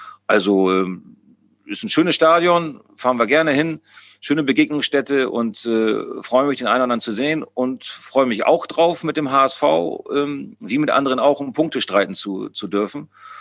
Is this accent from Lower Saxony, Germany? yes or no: no; Bremen, Germany; über meine Bremer Heimat